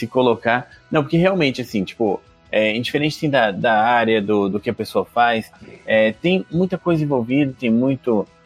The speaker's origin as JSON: {"language": "Portuguese", "town": "Maringá", "region": "Paraná", "country": "Brazil", "said": "Eu sou de Maringá, cara, aqui em Maringá"}